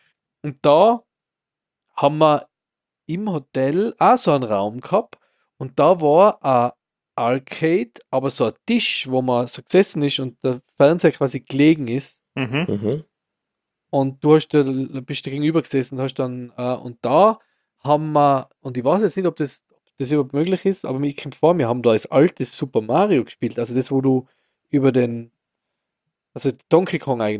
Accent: Austria; als Österreicher macht man relativ selten Urlaub in Österreich

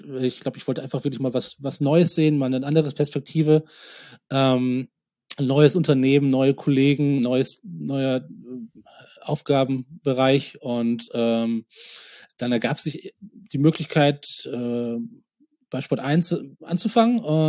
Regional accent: Oberhausen, North Rhine-Westphalia, Germany; Ich hatte kurz vorher in Oberhausen, in meiner Heimatstadt, einen neuen Freundeskreis erschlossen.

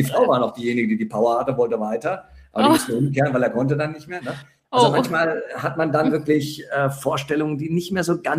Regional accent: Frankfurt, Hesse, Germany; ich komme ja hier aus der Stadtregion Frankfurt, ich bin auch gebürtiger Frankfurter, hier haben wir ja die ganzen Banken stehen

